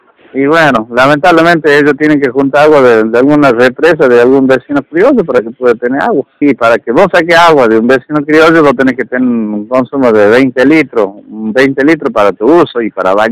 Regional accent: Misión La Paz, Salta, Argentina; En el caso de Misión La Paz, yo soy de Misión La Paz.

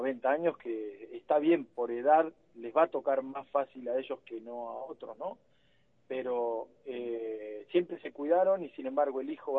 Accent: Río Gallegos, Santa Cruz, Argentina; yo la semana pasada acá en Río Gallegos perdí dos, yo soy de acá de Gallegos

